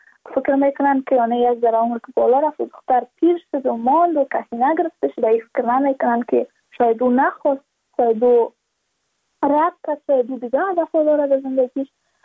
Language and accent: Persian; Badakhshan, Afghanistan; چون ما از بدخشان هستیم